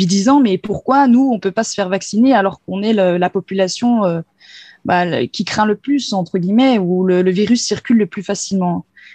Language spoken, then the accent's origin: French; Dole, Bourgogne-Franche-Comté, France; Je viens du Jura, de la Franche-Comté.